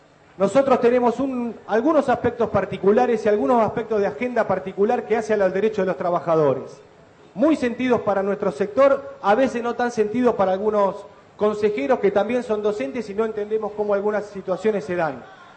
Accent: Argentina; Esa es la responsabilidad que tenemos como argentinos y como universitarios.

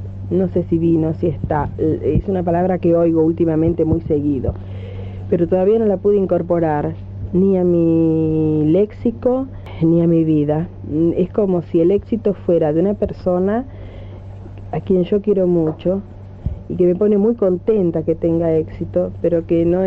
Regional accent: Paraná, Entre Ríos, Argentina; born there; nací en Paraná, Entre Ríos, el 16 de diciembre de 1939.

